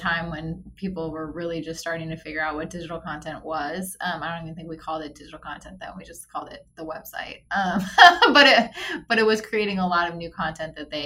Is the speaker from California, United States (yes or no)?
yes; Oakland, California, United States; And when I got to UCLA, where I went for undergrad after growing up in Oakland, I really fell in love with sports there.